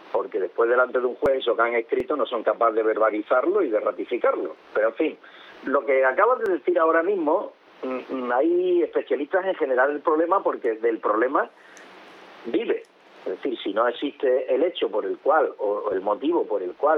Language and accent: Spanish; Spain; yo llevo banderas de España porque tuve la suerte de nacer en España y sigo siendo español, le pese a quien le pese, ¿no? Además, ya con más años que árboles hay en un bosque